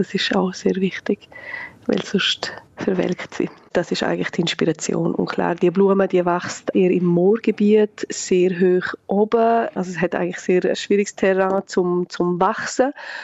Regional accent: Graubünden, Switzerland; now in Barcelona, Spain; Ich bin im Oberengadin aufgewachsen und das ist für mich prägend gewesen und sehr wichtig.

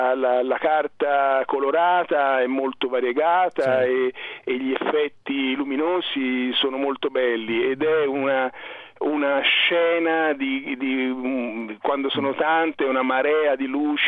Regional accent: Dicomano, Tuscany, Italy; vicino a Firenze c'è un paese nel quale io ho vissuto da ragazzo, nel Mugello, che si chiama Dicomano

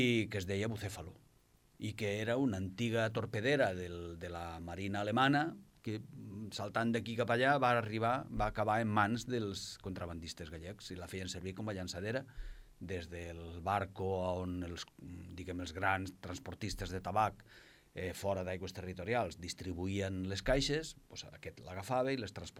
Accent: Pontevedra, Galicia, Spain; now in Lleida, Spain; Sí, jo sóc gallec.

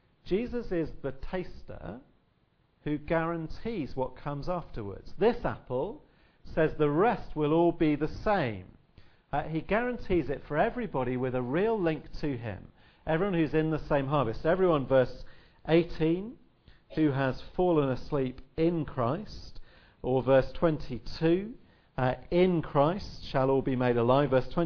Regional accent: South West England, United Kingdom; born or raised there; accent: Somerset

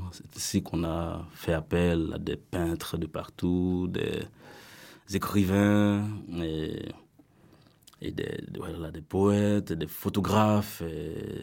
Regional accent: Hinche, Centre, Haiti; Et moi, je viens de Hinche, ma ville natale, qui est une ville enclavée.

